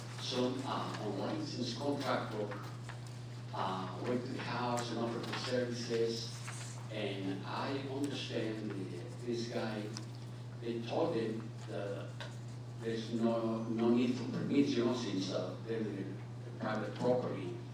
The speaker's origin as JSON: {"language": "English", "country": "Greece", "said": "I'm representing the owner, and I'm from Greece."}